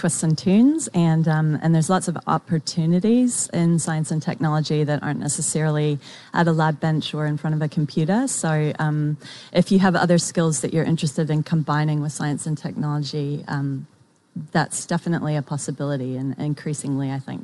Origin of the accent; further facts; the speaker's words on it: United States; So clearly from my accent, you'll know that I'm from America